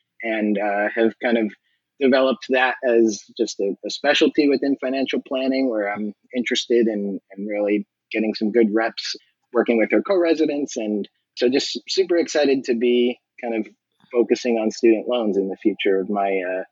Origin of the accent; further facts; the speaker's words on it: Massachusetts, United States; A little bit about me. I grew up in Massachusetts, went to college for sociology and economics.